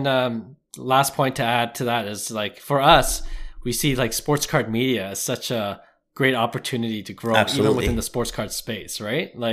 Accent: Canada; We're Canadian, so we know the OPC brand

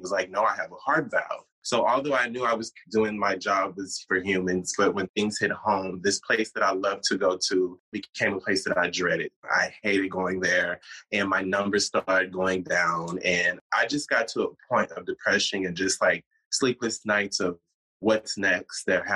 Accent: Austin, Texas, United States; Well, I'm from Austin, Texas.

